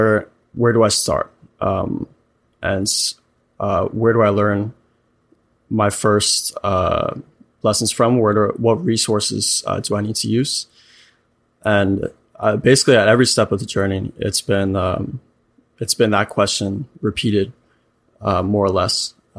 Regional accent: New York, United States; I'm from New York in the US.

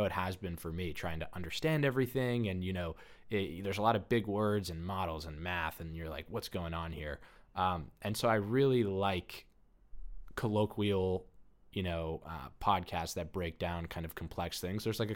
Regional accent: New Jersey, United States; I'm from Jersey. You know, people give me a lot of funky looks when I say that.

